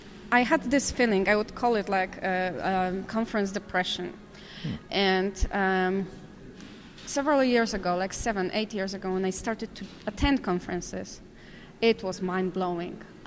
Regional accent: Poland; now in London, United Kingdom; I'm originally from Poland. Uh-huh. Now I'm living in UK in London.

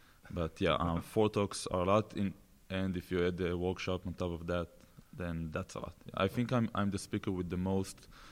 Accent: Israel; I'm from Israel.

